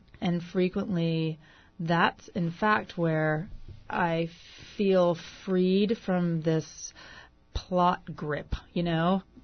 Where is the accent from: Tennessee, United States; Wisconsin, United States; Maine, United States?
Maine, United States; you know, I come from Maine